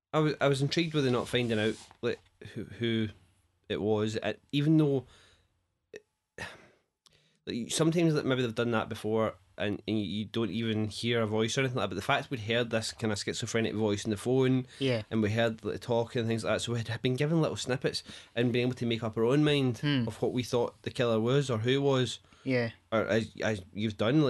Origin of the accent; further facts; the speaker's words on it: Scotland, United Kingdom; well, having only had experience of being Scottish, I can say that we have that kind of thing